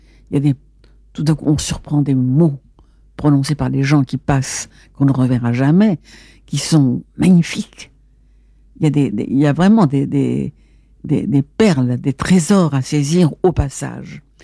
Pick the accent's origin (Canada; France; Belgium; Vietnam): Belgium; born there; Ou si je vais en Belgique, dans mon pays natal, je suis aussi entièrement moi-même.